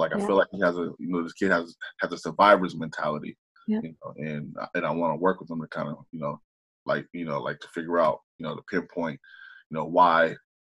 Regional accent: Portland, Oregon, United States; because I grew up in Portland, but when I grew up in Portland, it was pre like before, like, you know, we pushed people out

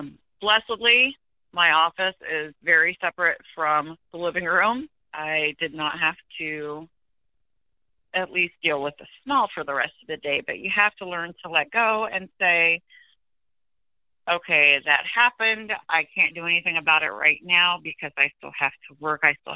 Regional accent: Iowa, United States; I'm from Iowa.

